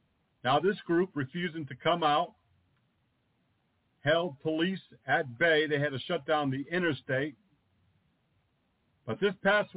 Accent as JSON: {"language": "English", "region": "New England", "country": "United States", "said": "I traveled frequently and know quite well because I'm from the New England area."}